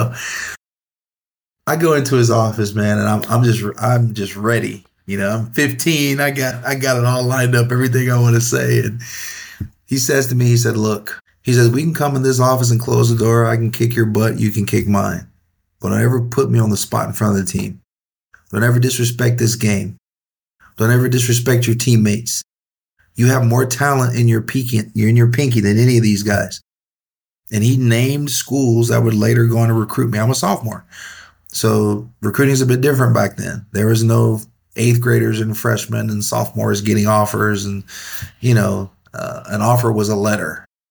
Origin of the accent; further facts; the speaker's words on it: Chiefland, Florida, United States; I'm from North Central Florida, a little town called Chiefland.